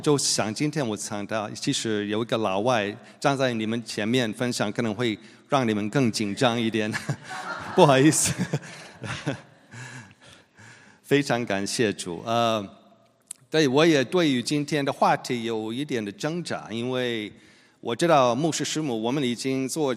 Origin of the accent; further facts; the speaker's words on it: United States; 只是说对，我是美国人